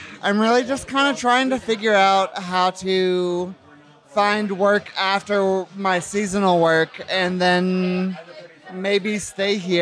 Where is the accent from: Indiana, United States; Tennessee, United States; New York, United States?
Tennessee, United States; I'm from the South. I'm from Tennessee. I got seasonal work up here